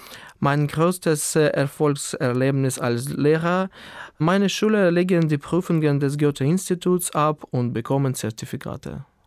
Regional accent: Skadovsk, Kherson Oblast, Ukraine; German is a second language; Ich komme aus der Ukraine, aus der Stadt Skadowske, die im Süden der Ukraine am Schwarzen Meer liegt. Ich bin im Jahr 1983 geboren. Ich arbeite als Deutschlehrer im Skadowsk Akademischen Gymnasium.

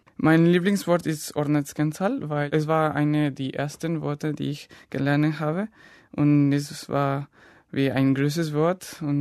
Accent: Mexico; German is a second language; Ich komme aus Mexiko. Ich lerne Deutsch

